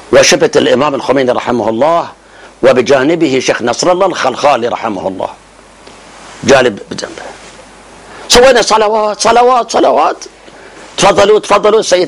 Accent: Karbala, Karbala Governorate, Iraq; ونحن ابناء كربلاء نرحب به

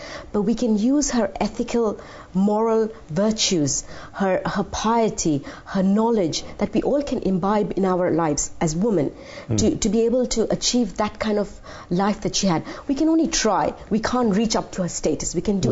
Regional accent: United Kingdom; So if I may say, I'm a British Western woman, but a Muslim woman.

